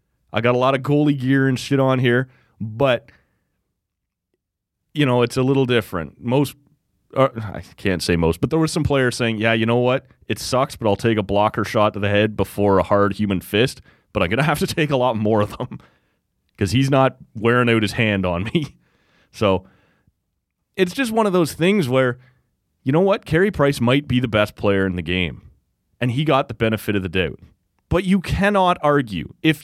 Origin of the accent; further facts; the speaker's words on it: Canada; If I'm a Canadian guy, right, which I am, interestingly enough